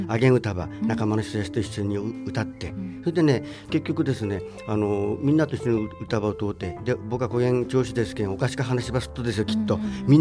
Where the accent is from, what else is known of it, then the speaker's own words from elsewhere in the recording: Nagasaki, Japan; accent: Nagasaki dialect; 僕は九州の長崎出身ですけん、バッテン長崎で、すみません、長崎弁で喋らせてください。